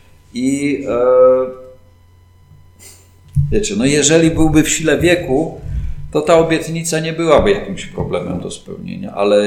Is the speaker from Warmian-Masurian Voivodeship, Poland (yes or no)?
yes; Giżycko, Warmian-Masurian Voivodeship, Poland; sam pochodzę z Giżycka